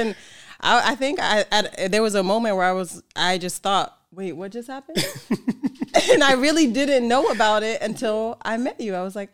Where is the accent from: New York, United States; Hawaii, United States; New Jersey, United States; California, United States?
New Jersey, United States; Newark; Listen, I'm from the Bricks. My mom's from the Lower East Side, but she ended up moving to Jersey when